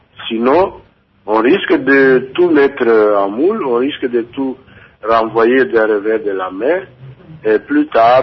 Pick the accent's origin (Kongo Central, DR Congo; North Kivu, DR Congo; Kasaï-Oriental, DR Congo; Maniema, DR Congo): Kasaï-Oriental, DR Congo; Prenons l'exemple qu'ici, chez nous, au Kasaï oriental